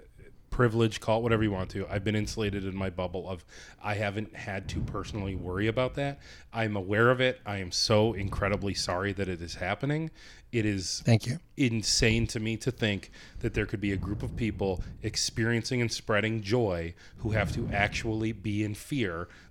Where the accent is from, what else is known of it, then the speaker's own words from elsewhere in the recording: United States; but I'm also a white guy born and raised in America.